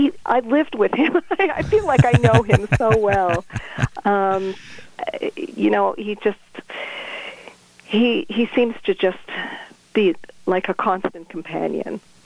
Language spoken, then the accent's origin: English; Toronto, Ontario, Canada; I grew up in Toronto, and I happened to live on a street where there are a lot of survivors.